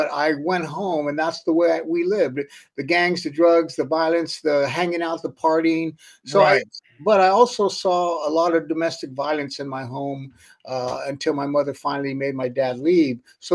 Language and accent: English; Los Angeles, California, United States; I grew up in Northeast Los Angeles.